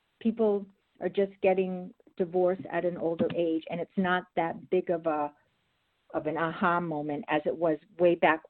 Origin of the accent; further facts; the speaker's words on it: Boston, Massachusetts, United States; now in South Carolina, United States; because I'm originally from Boston, so I always say, listen, you know, I'm a little bit Yankee, a little bit y'all